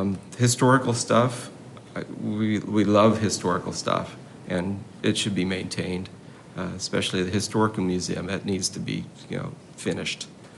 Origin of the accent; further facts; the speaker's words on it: Mesa, Arizona, United States; I've been a lifelong born and raised in Mesa.